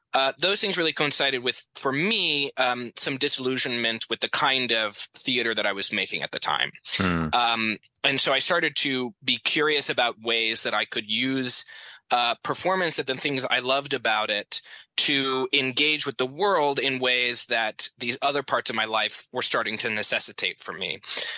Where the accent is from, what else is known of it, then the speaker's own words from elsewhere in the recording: Phoenix, Arizona, United States; all of that for me is really bound up in the time that I was growing up in Phoenix.